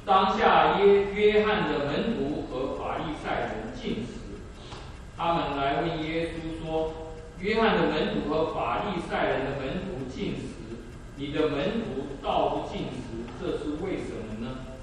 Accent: China; 我们中国人是最讲究人际关系的，我们办很多的事情都是要拉关系。

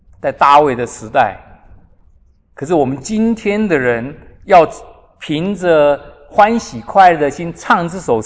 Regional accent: China; 我们中国人呢，常常就是鼓励人一句话，就是家和万事兴。

